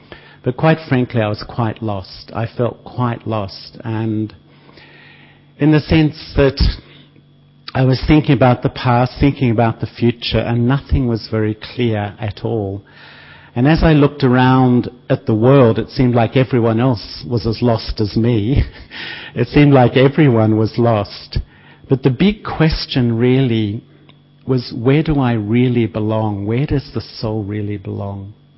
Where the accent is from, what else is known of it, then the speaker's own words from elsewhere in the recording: Australia; also born or lived in London, United Kingdom; even though I'm from Australia, I was living in London at the time.